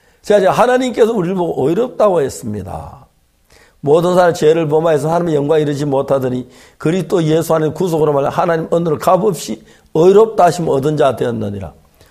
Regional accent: South Korea; 여러분 우리는 대한민국 사람입니다.

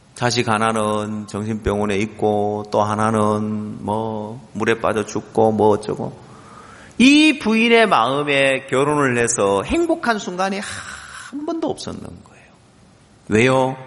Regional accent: Ulsan, South Korea; 제가 고향이 울산이니까 경주하고 가깝잖아요.

